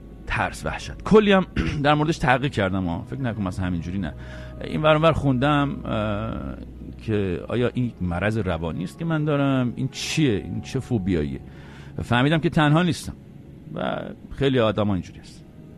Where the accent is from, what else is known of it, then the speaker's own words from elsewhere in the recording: Iran; moved away; اونم پروازی بود که باهاش اولین بار سالها پیش از ایران اومدم بیرون به قصد مهاجرت به خارج.